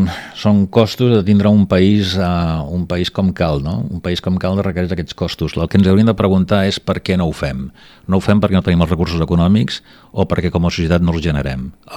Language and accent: Catalan; Barcelona, Catalonia, Spain; Jo sóc barceloní, però fill i net de barcelonins, però amb algunes arrels al Penedès per família